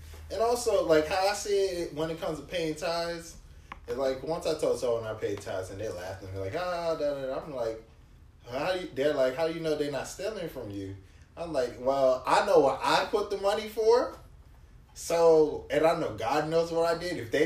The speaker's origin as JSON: {"language": "English", "country": "Nigeria", "said": "Like I know I'm Nigerian and everything."}